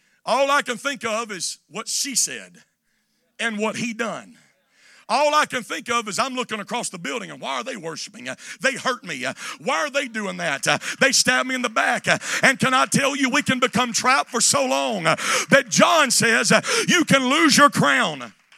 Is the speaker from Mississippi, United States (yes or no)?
yes; Mississippi, United States; now in Indianapolis, United States; Now, I know I'm in Indianapolis, Indiana, but I'm from Northeast Mississippi. And when I read that definition, that's hunting language.